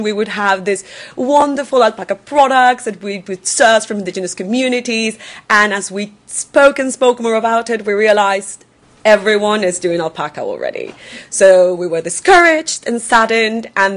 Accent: Peru; also born or lived in Venezuela; now in London, United Kingdom; This isn't working. Yeah, there we go. I'm from South America. I was born in Venezuela to Colombian parents, but I grew up in Peru.

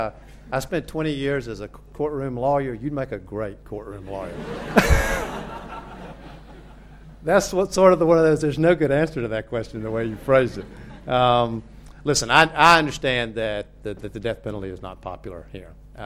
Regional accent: the South, United States; I grew up in the South, and I was born in the early 1950s, grew up there in the 50s and 60s.

